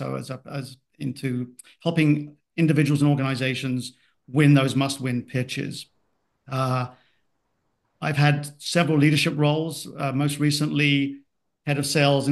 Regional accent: London, United Kingdom; accent: mid-Atlantic; now in Toronto, Canada; as you said, I'm based in Toronto by way of London, England. So my accent's a little bit off. I call it mid-Atlantic.

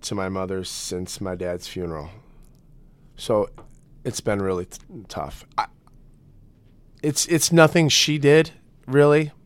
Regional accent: Midwest, United States; I'm from the Midwest. We're not elaborate.

